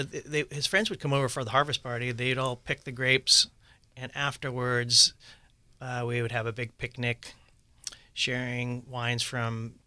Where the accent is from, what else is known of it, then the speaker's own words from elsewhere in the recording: California, United States; also born or lived in Laguna Beach; I was born in Laguna Beach, but moved here when I was very young. Around 3 years old, we moved to Northern California, to Sonoma County.